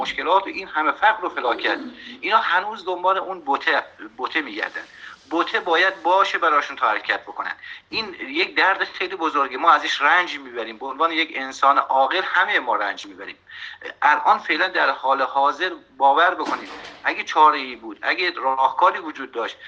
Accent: Iran; به عنوان یک ایرانی دوستدار این مردم، اینو خدمتون عرض بکنم که ما چون در جامعه ایران داریم زندگی میکنیم

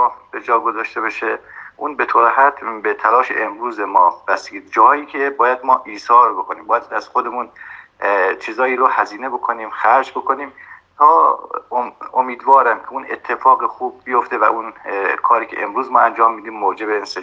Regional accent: Iran; به عنوان یک ایرانی که داخل کشور داریم زجر میکشیم،

